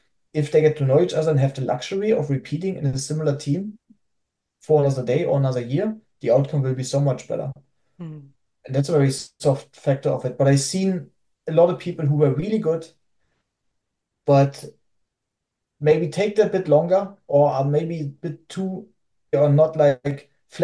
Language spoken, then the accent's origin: English; Germany; accent: German; English is a second language; People need to deal with my German accent